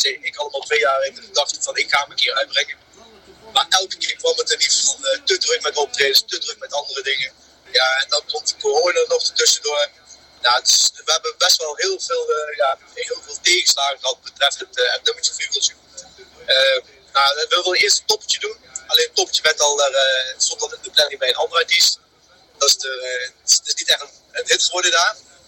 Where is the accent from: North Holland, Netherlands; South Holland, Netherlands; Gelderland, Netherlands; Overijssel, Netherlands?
Gelderland, Netherlands; Arnhem; Ik kom uit Arnhem. Ja, geboren en getogen.